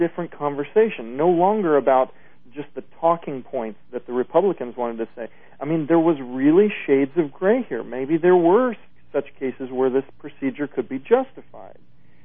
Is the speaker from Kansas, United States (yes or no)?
yes; Kansas, United States; I come from Kansas